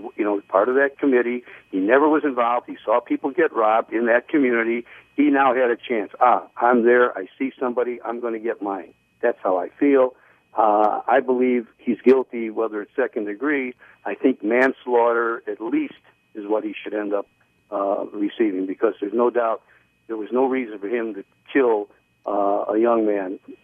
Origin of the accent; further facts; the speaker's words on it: Florida, United States; also born or lived in Chicago; I'm from Florida. Basically, I lived in Chicago for 65 years